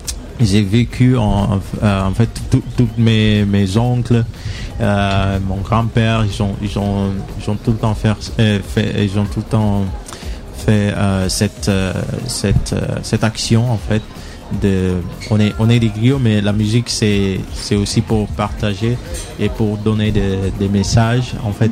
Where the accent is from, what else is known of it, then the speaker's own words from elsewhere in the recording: Senegal; first language Mandinka; French is a second language; En fait, le Sénégal, la langue nationale, c'est le wolof. Mais moi, ma langue maternelle, c'est le mandingue.